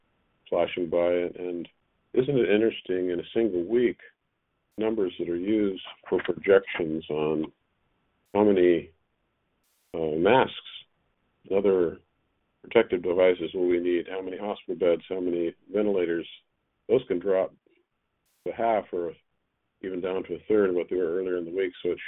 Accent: Midwest, United States; I'm from Midwest, a son of a farm boy, actually grandson of a farm girl from the South

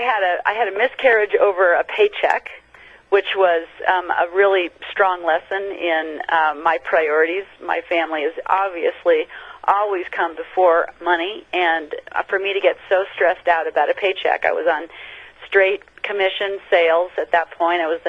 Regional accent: Aspen, Colorado, United States; I was born and raised in Aspen, Colorado.

